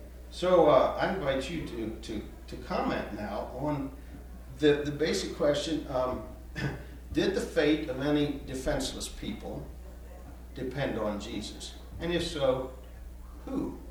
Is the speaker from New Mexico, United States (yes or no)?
no; Akron, Pennsylvania, United States; from Akron, Pennsylvania.